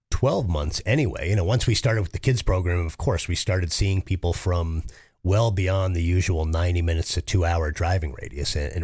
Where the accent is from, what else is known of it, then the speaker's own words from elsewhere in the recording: New England, United States; I mean, I'm from New England, where you've got 168 ski areas just in New England, New York, New Jersey.